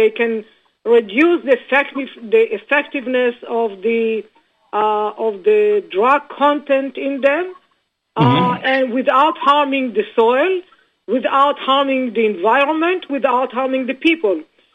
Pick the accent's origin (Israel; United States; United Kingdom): Israel; I grew up in Israel